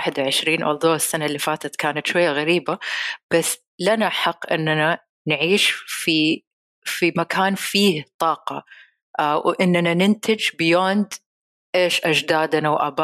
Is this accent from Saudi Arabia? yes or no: yes; Saudi Arabia; لكن لما بنشوف حتى هنا عندنا في السعودية